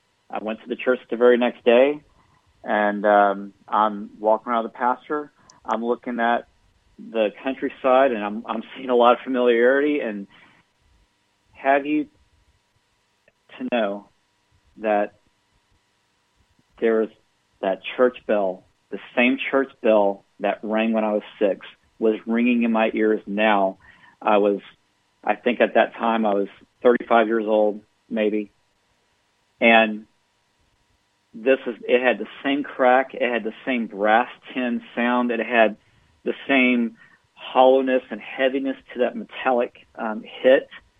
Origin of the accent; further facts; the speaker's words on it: Houston, Texas, United States; And so I grew up in Houston.